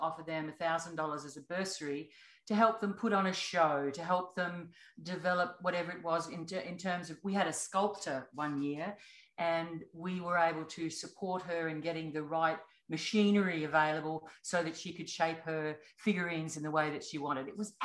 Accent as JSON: {"language": "English", "town": "Brisbane", "region": "Queensland", "country": "Australia", "said": "And I packed up my two teenage children and came back home to where my mum was and my family."}